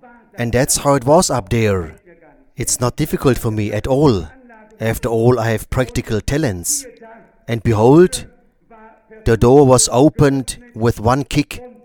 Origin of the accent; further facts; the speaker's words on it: Krefeld, North Rhine-Westphalia, Germany; I come from Krefeld.